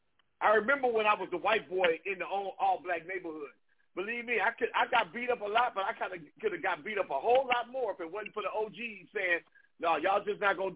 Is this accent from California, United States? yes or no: yes; Compton, California, United States; I grew up in Compton, okay? My daddy was the pastor for everybody